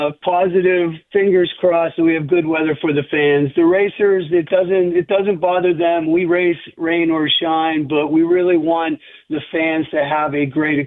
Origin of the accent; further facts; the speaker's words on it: Thornburg, Pennsylvania, United States; In Thornburg. Went to Montour High School.